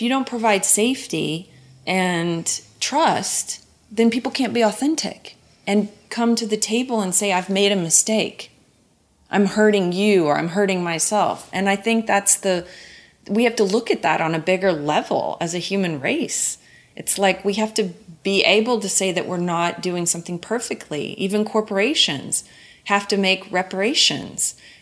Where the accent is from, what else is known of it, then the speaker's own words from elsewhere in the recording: Oklahoma, United States; I mean, I'm from Oklahoma and I grew up in nature.